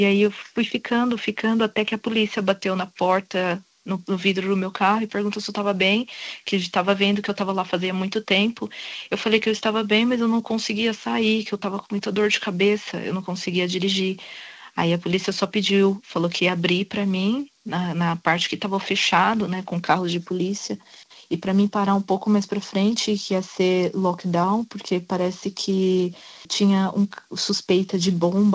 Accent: Brazil; E como eu sou do Brasil, eu comecei a escutar o tiroteio

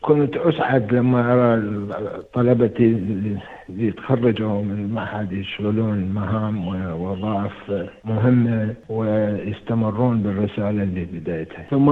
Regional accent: Iraq; moved away as an adult; now in Australia; لأن درست في استراليا، لما طلعت من العراق، وللأسف يعني طلعت من العراق بسبب الظروف اللي كانت سائدة في وقتها

